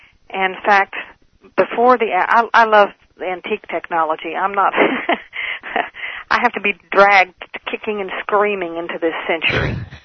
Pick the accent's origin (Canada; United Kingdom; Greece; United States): United States; Philadelphia, Pennsylvania; I grew up in the Philadelphia area.